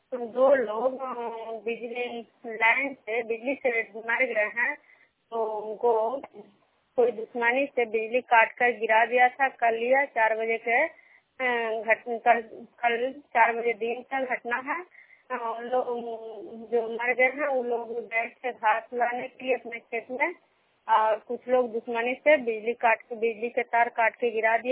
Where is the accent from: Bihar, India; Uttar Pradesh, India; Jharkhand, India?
Bihar, India; Bishnupur; मैं बिष्णुपुर ग्राम खजरा पंचायत नालंदा जिला नगर नवसा प्रखंड के निवासी हूँ।